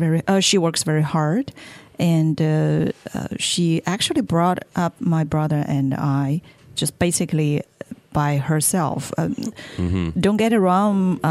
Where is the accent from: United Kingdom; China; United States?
China; Hefei, Anhui; Oh, it's in the it's in the east, Middle East of China. It's called Hefei.